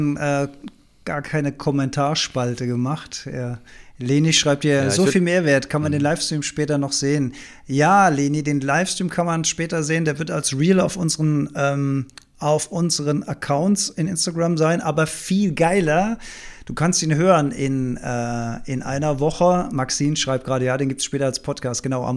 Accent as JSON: {"language": "German", "town": "Stuttgart", "region": "Baden-Württemberg", "country": "Germany", "said": "Ich bin aus Stuttgart"}